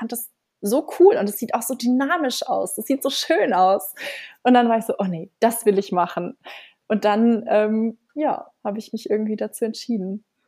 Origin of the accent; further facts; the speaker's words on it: Nuremberg, Bavaria, Germany; Also ich bin in Nürnberg groß geworden. Ich komme ursprünglich aus Nürnberg.